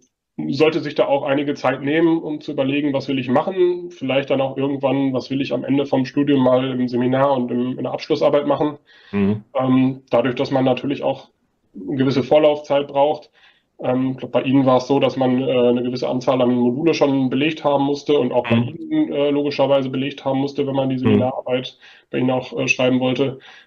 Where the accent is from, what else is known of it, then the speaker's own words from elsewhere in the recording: North Rhine-Westphalia, Germany; born there; Dadurch, dass ich gebürtig aus der Nähe von Hagen komme